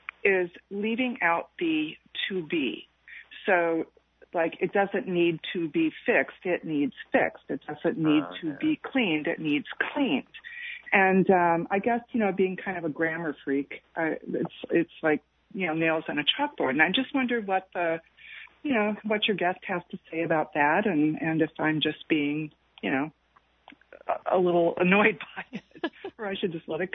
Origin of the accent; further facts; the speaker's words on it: Detroit, Michigan, United States; now in Des Moines, United States; What, I grew up in Detroit. I've lived all over East Coast, West Coast.